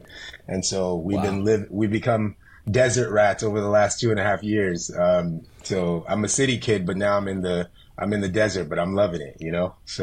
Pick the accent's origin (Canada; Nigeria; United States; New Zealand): Nigeria; born there; So I was born in Nigeria. My mom and dad were both Nigerians.